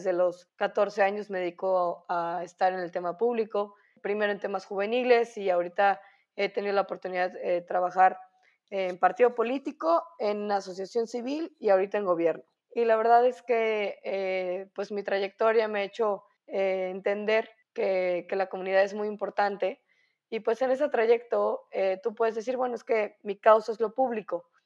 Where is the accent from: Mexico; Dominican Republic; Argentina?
Mexico; Puebla; porque soy de Puebla